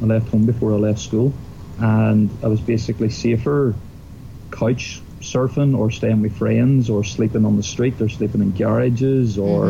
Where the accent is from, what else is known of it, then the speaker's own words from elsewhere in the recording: Ireland; because I'm from Ireland, they think that it was drink-related.